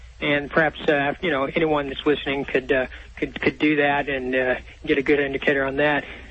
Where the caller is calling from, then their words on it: Clearwater, Florida, United States; I'm calling from Clearwater, Florida.